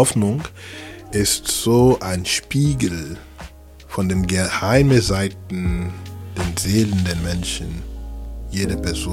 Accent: Abidjan, Côte d’Ivoire; moved away as an adult; now in Basel, Switzerland; Ich bin ursprünglich aus der Elfenbeinküste, 1978 geboren, in Abidjan, die größte Stadt der Elfenbeinküste, Côte d'Ivoire. Ich bin seit 2003 in Basel.

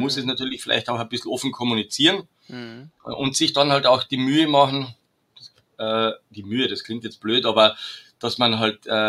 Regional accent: Carinthia, Austria; Ich bin ein gebürtiger Trautaler.

